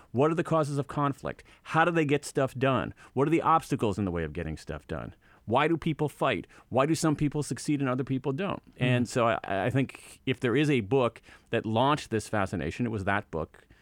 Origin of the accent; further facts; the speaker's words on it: Ohio, United States; the town that I grew up in Central Ohio, I could walk to a lovely public library.